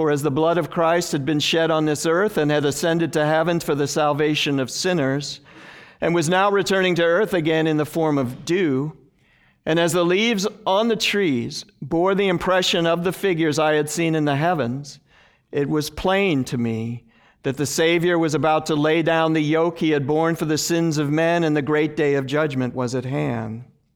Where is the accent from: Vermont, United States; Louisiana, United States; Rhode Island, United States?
Vermont, United States; Bennington; this is a photograph I took in my hometown of Bennington, Vermont a couple of days ago